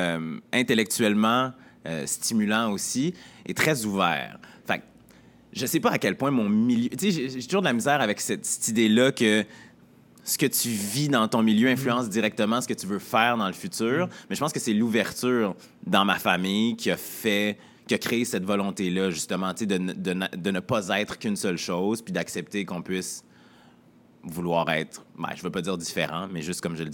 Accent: Quebec City, Quebec, Canada; Moi, je viens de Québec. J'ai grandi dans un milieu, ben, je dirais pas modeste, mais moyen, un milieu totalement normal.

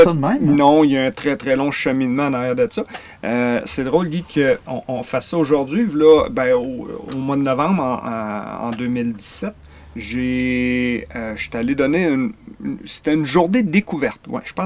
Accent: Palmarolle, Quebec, Canada; je suis natif du village de Palmarol en Abitibi-Ouest, en Abitibi-Témiscamingue, Abitibi-Ouest, la rivière d'Agenais qui passe au travers du village.

